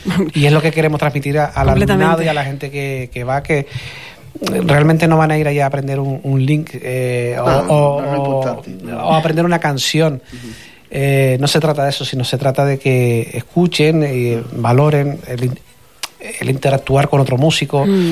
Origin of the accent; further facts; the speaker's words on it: Canary Islands, Spain; lo que me cambió la visión de la música fue cuando salí de aquí de Fuerteventura, que me fui a Madrid